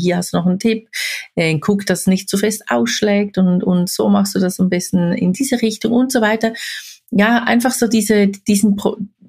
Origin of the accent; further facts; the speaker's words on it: Switzerland; ich bin ja auch aus der Schweiz